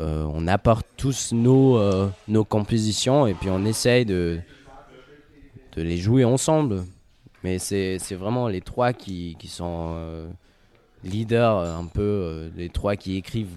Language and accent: French; Valais, Switzerland; Nous deux, ça veut dire … et moi, on vient du Haut-Valais. C'est là où on parle une langue de barbare